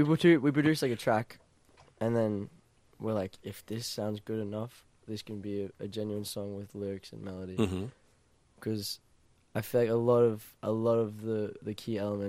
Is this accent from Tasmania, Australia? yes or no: no; Queensland, Australia; and we're from Queensland. So in Queensland, you kind of finish school and then you leave straight away because we grew up in a small town.